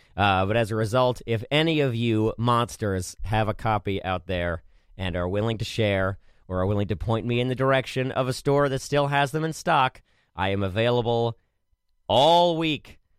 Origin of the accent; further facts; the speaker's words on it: Maryland, United States; now in New York, United States; And listen, I'm from Maryland, and everyone's like, well, who are you going to root for?